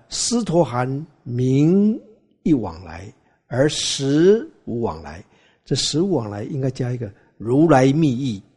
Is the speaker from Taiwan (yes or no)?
no; China; 所以你看看我们中国人，尤其是古人，有多少个名字啊？